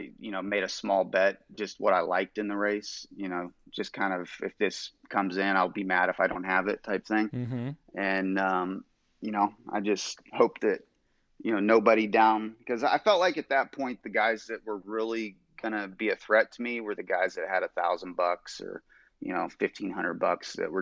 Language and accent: English; Noblesville, Indiana, United States; Yeah, just outside of Indianapolis, a town called Noblesville.